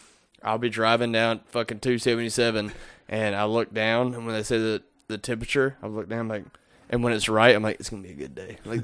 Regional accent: Canada; Actually, I'm from Canada. I got this accent through...

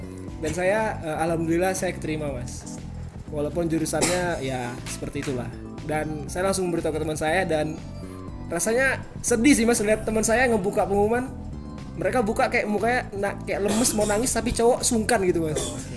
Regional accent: Papua, Indonesia; Padahal waktu itu saya dari Papua menuju ke sini bertiga mas.

